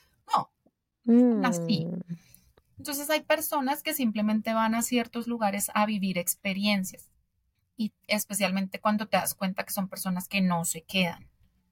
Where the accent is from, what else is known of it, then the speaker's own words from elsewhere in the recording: Bogotá, Colombia; yo llegué a vivir un tiempo en Nueva York y yo que soy de Bogotá, Nueva York me pareció abrumador.